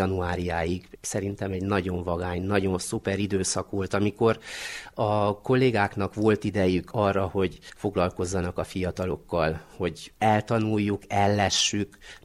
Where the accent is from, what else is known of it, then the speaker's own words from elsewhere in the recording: Sâncrăieni, Harghita, Romania; also born or lived in Miercurea Ciuc, Romania; Csíkszeredában születtem, viszont csíkszentkirályi vagyok. Ez úgy 10 kilométerre van a várostól, Csíkszeredától